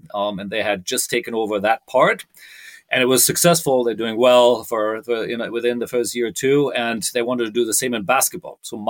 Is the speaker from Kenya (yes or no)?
no; Cologne, North Rhine-Westphalia, Germany; I come from Cologne, so that's a reasonable, decent-sized city. Yeah, so I'm not a country boy, no.